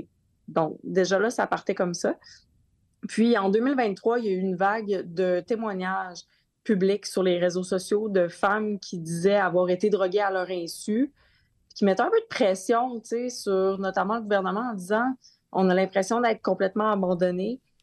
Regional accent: Saguenay, Quebec, Canada; moi je viens du Saguenay

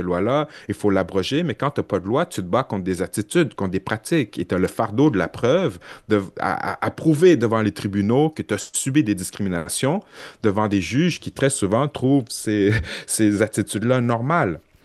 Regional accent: Quebec City, Quebec, Canada; toute ma vie, on m'a demandé d'où je viens, tu sais. Je dis, je viens de Limoilou.

